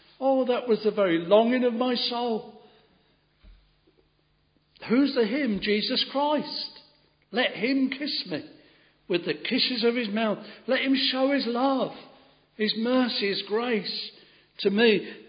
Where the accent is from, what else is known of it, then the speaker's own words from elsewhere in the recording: Westoning, East of England, United Kingdom; I was brought up at Westerning in Bedfordshire